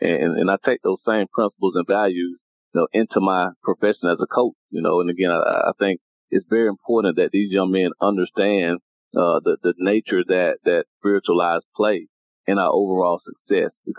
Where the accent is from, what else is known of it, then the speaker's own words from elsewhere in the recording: Quincy, Florida, United States; No, I'm from Quincy, because I think it's important that young kids in Quincy, Florida, you know, a small town of, you know, 7,000-8,000 people, understand that you can be successful coming out of one of the most impoverished places in the state of Florida